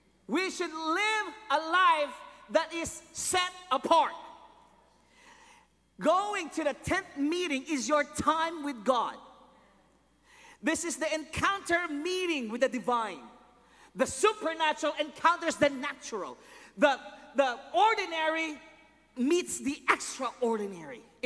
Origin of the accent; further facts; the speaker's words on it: Philippines; now in United States; The problem with Americans today, I'm Filipino, so I can say this.